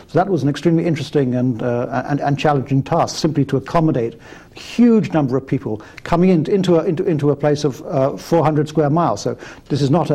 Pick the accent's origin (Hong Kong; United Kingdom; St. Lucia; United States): Hong Kong; born there; I was born in Hong Kong, so I'm a child of the British Empire.